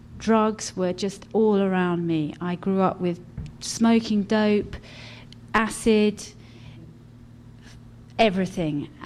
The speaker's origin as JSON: {"language": "English", "region": "London", "country": "United Kingdom", "tie": "born or raised there", "said": "I was born in London. I'm a Londoner. I grew up in Notting Hill Gate. And obviously, I haven't really left, haven't gone very far. Still live in northwest London. I was the youngest of four children."}